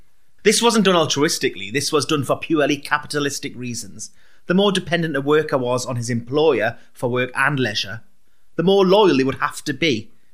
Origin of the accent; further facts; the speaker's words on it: South Shields, North East England, United Kingdom; from South Shields, and I've long been interested in the sheer amount of comedians that emanate from my hometown and the towns nearby.